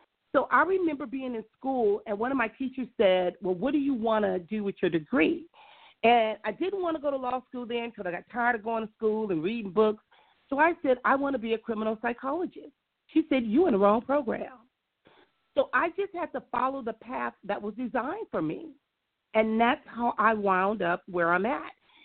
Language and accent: English; Compton, California, United States; I grew up in Compton.